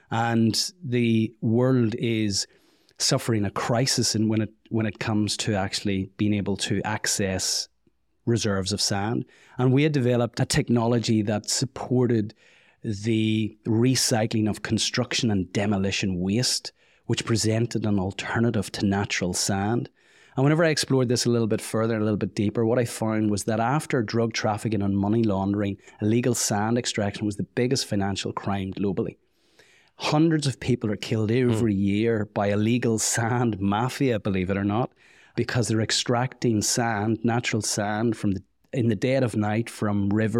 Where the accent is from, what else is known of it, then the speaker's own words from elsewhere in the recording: Northern Ireland, United Kingdom; and coming from Ireland, growing up in the Troubles